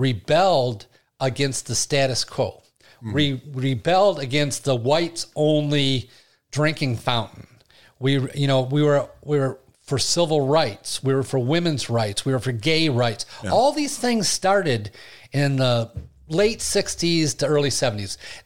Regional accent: Flint, Michigan, United States; also born or lived in Burton; I grew up in Flint.

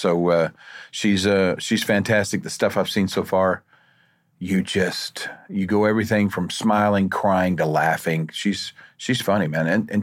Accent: Oklahoma, United States; I don't know. I'm from Oklahoma.

